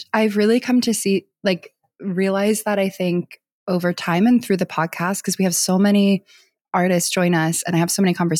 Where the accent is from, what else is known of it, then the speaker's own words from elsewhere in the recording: New York, United States; also born or lived in California; I came from New York and lived out in California for 5 years, which also was like a total shock to my system. It was just the way of life was so different. And ultimately I realized I'm a New Yorker through and through